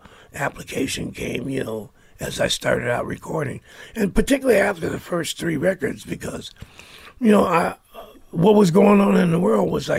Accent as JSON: {"language": "English", "region": "Missouri", "country": "United States", "said": "I'm a Taurus. You know, I'm from Missouri."}